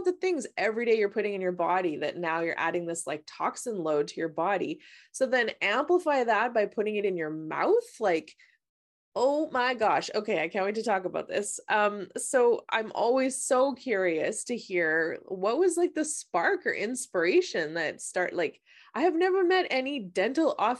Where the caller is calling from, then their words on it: British Columbia, Canada; Well, I'm calling from British Columbia. So we are really far apart and the magic of technology is connecting us today.